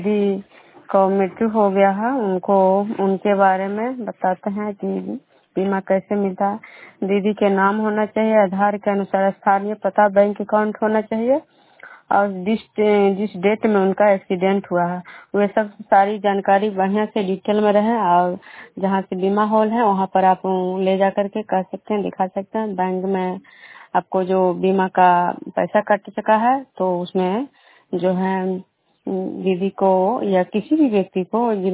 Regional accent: Bishnupur, Bihar, India; मैं बिष्णुपुर ग्राम खजरात नालंदा प्रखंड के निवासी हूँ।

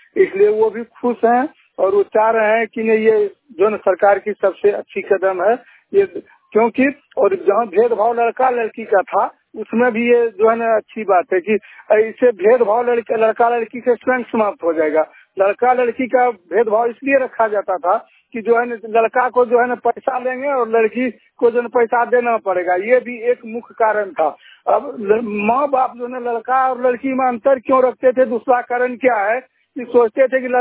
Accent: Kharagpur, Bihar, India; हम जिस क्षेत्र से आते हैं खड़गपुर से चटिया अंबर अनुमंडल से यहाँ देख रहे हैं कि काफी बदलाव देखा जा रहा है

